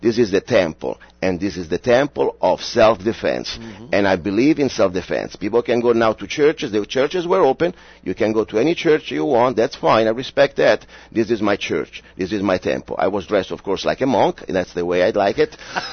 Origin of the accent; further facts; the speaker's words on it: Rome, Lazio, Italy; English is a second language; Yes, I was from Italy. I'm from Italy, yep.